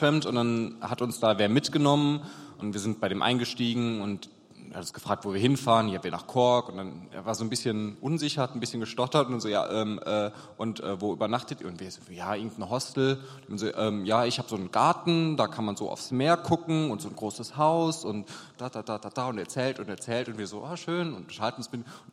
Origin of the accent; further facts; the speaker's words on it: Ghana; Ich komme aus Ghana.